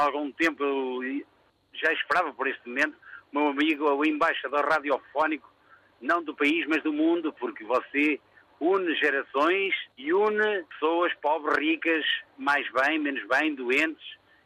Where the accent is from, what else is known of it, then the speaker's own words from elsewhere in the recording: Sernancelhe, Viseu, Portugal; now in Lisbon, Portugal; Tanto amo a minha terra, estou em Lisboa a morar já há muitos anos, mas a minha terra está sempre no coração.